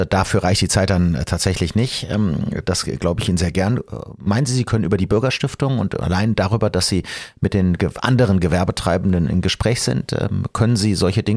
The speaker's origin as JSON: {"language": "German", "town": "Oberdollendorf", "region": "North Rhine-Westphalia", "country": "Germany", "said": "Ich komme selber aus Oberdollendorf, es gibt keinen schöneren Ort, wo man leben kann mit seiner Familie. Es ist dicht an Bonn, es ist dicht am Rhein"}